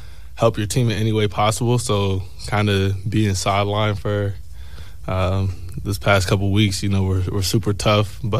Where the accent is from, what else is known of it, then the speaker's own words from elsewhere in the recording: California, United States; I'm from the Inland Empire.